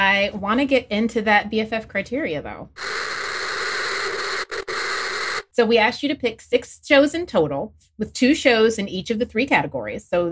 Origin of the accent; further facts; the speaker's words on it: Atlanta, Georgia, United States; Oh, I'm from Atlanta, and there's so many things like the episode where Earl took Van to eat out.